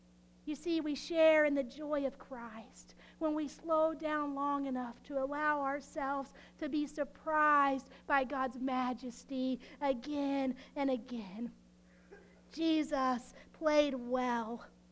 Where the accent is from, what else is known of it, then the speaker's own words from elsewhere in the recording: Texas, United States; Now, I know that I'm from Texas, this land that's void of mountains. And I haven't even been here for 2 years yet.